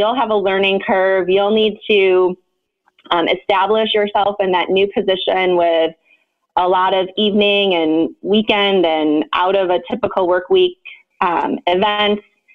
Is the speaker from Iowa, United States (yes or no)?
yes; Iowa, United States; So I am from Iowa, and I currently serve as the CEO for the Iowa Pharmacy Association.